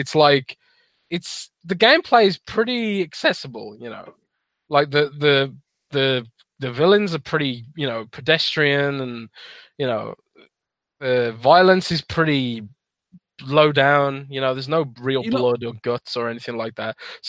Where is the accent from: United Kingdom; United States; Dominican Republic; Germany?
United Kingdom; I'm British.